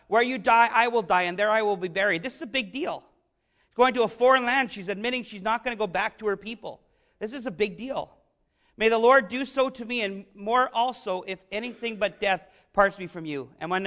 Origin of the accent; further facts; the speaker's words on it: Canada; maybe it's because I'm from the Great White North, but I can relate to that.